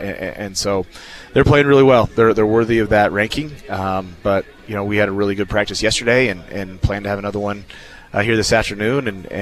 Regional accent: Kansas, United States; growing up in Western Kansas, you know, at the time Hays was in the RMAC

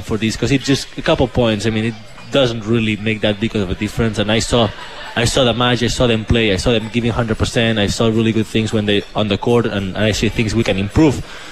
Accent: Spain; English is a second language; hey, I'm from Spain, and I've already been in your situation

